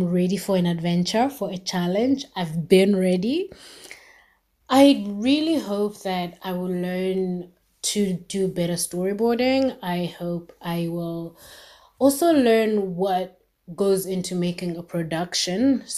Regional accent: Zimbabwe; I'm from Zimbabwe.

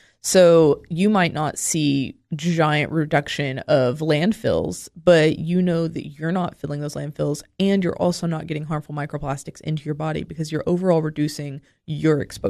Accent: Tennessee, United States; So even though I grew up in Clay County, like, growing up in Tennessee, in small town Tennessee

